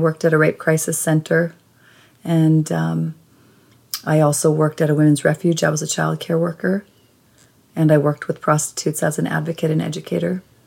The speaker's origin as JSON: {"language": "English", "region": "Minnesota", "country": "United States", "moved": "yes", "lives_now": "Los Angeles, United States", "said": "I'm from Minnesota, but I'm a California girl, you know?"}